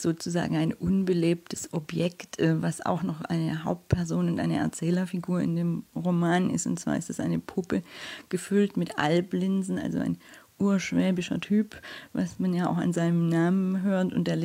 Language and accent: German; Baden-Württemberg, Germany; warum gerade die Baden-Württemberger in der Stuttgarter Gegend so sind, wie sie sind.